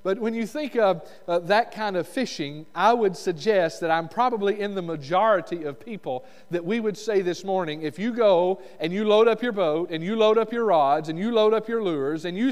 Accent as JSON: {"language": "English", "region": "Alabama", "country": "United States", "said": "I'm from Alabama, in case you forgot."}